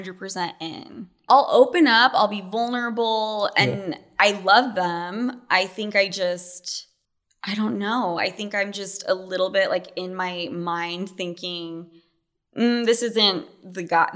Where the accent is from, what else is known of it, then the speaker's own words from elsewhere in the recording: Utah, United States; now in New York City, United States; No, I'm from Utah.